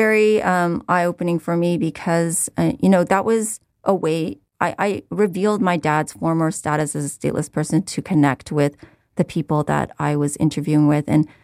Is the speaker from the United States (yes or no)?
no; Canada; born there; and I was born in Canada.